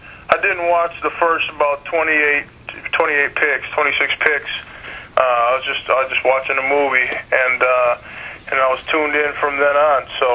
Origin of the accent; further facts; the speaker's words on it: Minnesota, United States; Well, I grew up in Minnesota. You know, we had Jesse the Body.